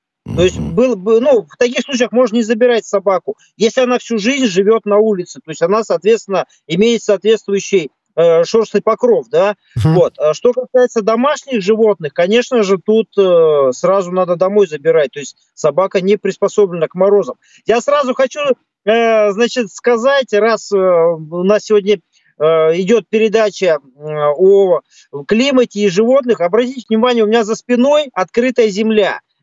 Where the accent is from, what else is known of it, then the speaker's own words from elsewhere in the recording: Ural, Russia; Но мое детство на Урале прошло, и у нас температура опускалась до минус 35, иногда до минус 40.